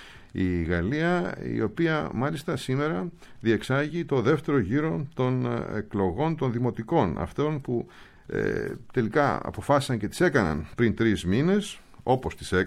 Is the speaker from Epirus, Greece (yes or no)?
no; Thessaloniki, Central Macedonia, Greece; Καλή Κυριακή να έχεις στην Θεσσαλονίκη, την πατρίδα μου.